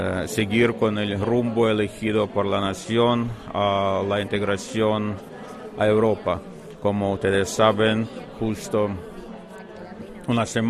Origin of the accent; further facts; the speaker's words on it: Ukraine; porque Rusia aprovechó de la situación que teníamos en este momento en mi país, después de la revolución de la dignidad